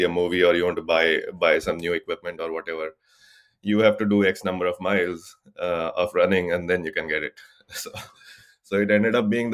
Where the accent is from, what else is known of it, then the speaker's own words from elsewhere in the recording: Pune, Maharashtra, India; now in Seattle, United States; I grew up in India. My dad was in the army, so we grew up all over India. We finally settled in Pune. We are Maharashtrians. We've been living in the Seattle area, me, my wife, and our son, he's 17 now, in the Seattle area since 2006.